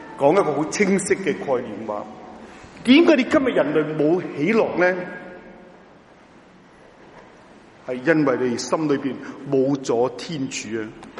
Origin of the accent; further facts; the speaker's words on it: China; 因为我们中国人有一种污染呢，思想上的污染呢